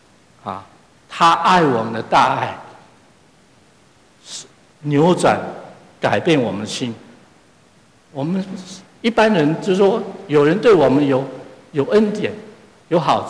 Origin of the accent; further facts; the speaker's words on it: Taiwan; 我是从台湾来的，我们这小时候都会唱反攻大陆歌